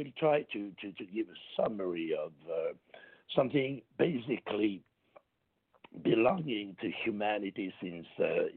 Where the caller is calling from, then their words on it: Paris, Île-de-France, France; I'm calling from Paris.